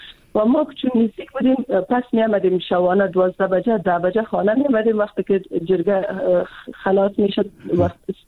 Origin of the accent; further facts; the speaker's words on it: Afghanistan; خودم چون از افغانستان هستم